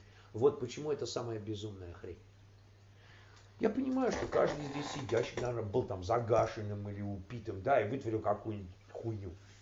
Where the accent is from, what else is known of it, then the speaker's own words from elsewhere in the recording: Saint Petersburg, Russia; moved away; Значит, я уехал из тогда еще Советского Союза в 79 году. Сам я питерский.